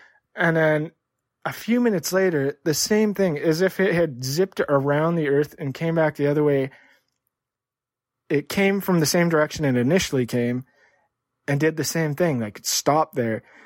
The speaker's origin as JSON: {"language": "English", "town": "Prince George", "region": "British Columbia", "country": "Canada", "tie": "born or raised there", "said": "I grew up in Prince George, British Columbia, Canada. So that's a northern capital. And where we lived was on the northern edge of the city. It's a small city. At that time, it was maybe 70,000 people. And where we lived was on an acreage."}